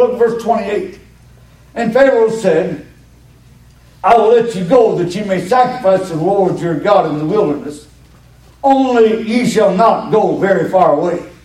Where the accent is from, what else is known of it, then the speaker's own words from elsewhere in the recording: Ardmore, Alabama, United States; I am from Ardmore, Alabama, and I'm not trying to bring worldly things